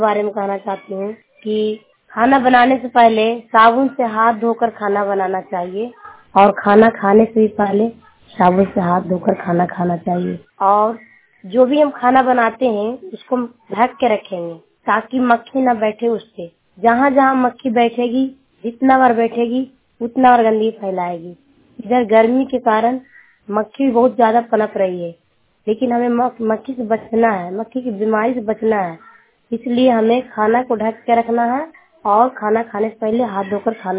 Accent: Chiragaon, Bihar, India; मैं हरनौत ब्लॉक चिड़ागांव के रहने वाली हूँ

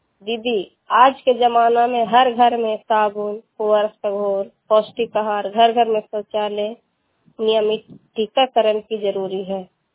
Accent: Machhaliya, Bihar, India; मैं ग्राम मछलिया के रहने वाली हूँ, जिला नलंदा, पंचायत प्रकरणों का।

